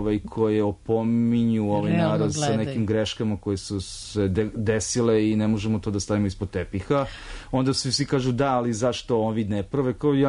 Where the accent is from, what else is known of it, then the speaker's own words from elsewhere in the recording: Serbia; ja sam iz Srbije